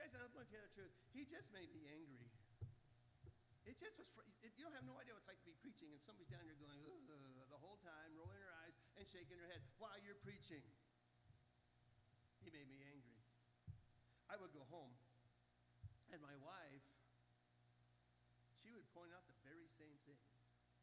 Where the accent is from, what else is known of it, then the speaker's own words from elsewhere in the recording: Buffalo, New York, United States; now in Missouri, United States; I'm from Buffalo, New York. I grew up in New York. I had poor grammar, just so you know. And I didn't pronounce words very well. I've since learned to speak Missourian so you all can understand me.